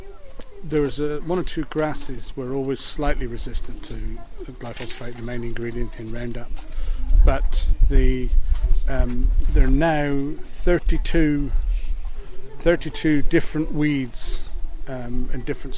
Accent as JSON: {"language": "English", "region": "South West England", "country": "United Kingdom", "said": "I'm a Cornish farmer, conventional farmer, farm beef and sheep in Cornwall."}